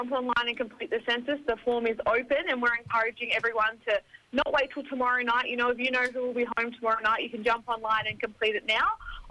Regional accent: Tamworth, New South Wales, Australia; now in Canberra, Australia; I'm a Gamilaroi woman from Tamworth, New South Wales.

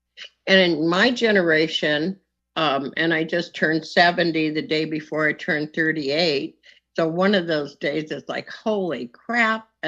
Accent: Phoenix, Arizona, United States; also born or lived in Houston, United States; I was raised in Phoenix, born in Houston, Texas, and I'm telling you, I was a good Catholic school kid at St. Agnes

